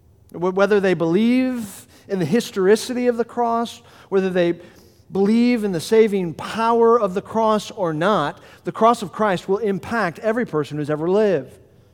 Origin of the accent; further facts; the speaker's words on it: Florida, United States; now in Delaware, United States; As he mentioned, I'm from Florida, and as he mentioned, everything good happened to me in Florida, and so I came to Delaware really unaware of anything of what life would be here